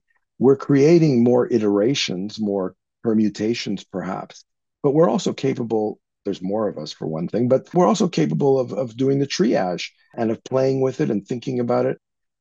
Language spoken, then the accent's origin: English; Canada; I'm from Canada.